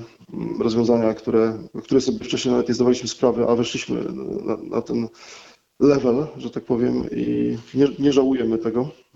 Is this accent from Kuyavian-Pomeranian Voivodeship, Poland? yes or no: yes; Bydgoszcz, Kuyavian-Pomeranian Voivodeship, Poland; dzwonię z Bydgoszczy, rozmawiamy, ja jestem z Bydgoszczy